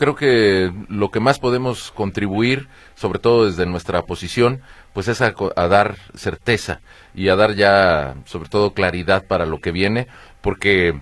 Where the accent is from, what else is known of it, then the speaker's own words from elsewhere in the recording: Jalisco, Mexico; que finalmente somos jaliscienses todos